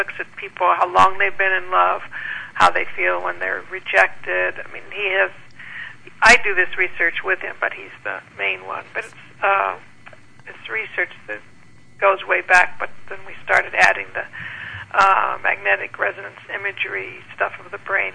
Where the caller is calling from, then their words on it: New York, United States; I'm calling from Manhattan. If I crank my head a little bit, I can see the Empire State Building.